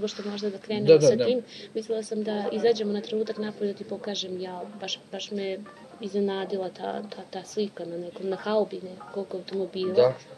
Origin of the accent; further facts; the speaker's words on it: Pristina, Kosovo; now in Kraljevo, Serbia; Mi smo prešli iz Prištine u dalje, u užu Srbiju, 99. godine. Krajem 99. godine.